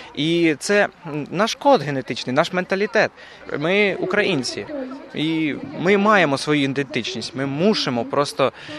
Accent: Krasnopillia, Sumy Oblast, Ukraine; now in Poland; Я з Сумської області, а Краснопілля. Там село таке, близь границі є.

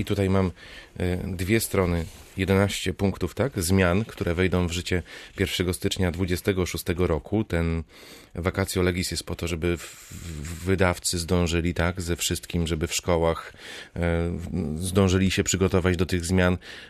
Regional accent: Drezdenko, Lubusz Voivodeship, Poland; A ja pochodzę z Drezdenka, to jestem drezdeneczaninem.

